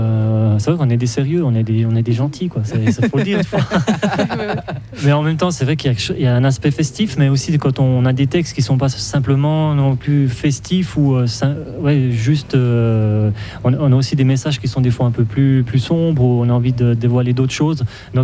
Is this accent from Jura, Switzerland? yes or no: yes; Jura, Switzerland; moi je suis des Franches-Montagnes, je viens de la Joue